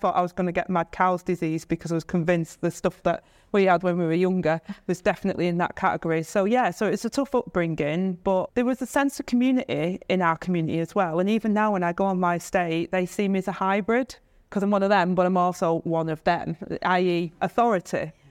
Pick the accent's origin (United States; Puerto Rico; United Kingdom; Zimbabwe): United Kingdom; Stockport, North West England; But yeah, I grew up in Stockport on this council estate, and the police put a police station at the end of the estate during my time on there because it was considered a no-go zone for authorities.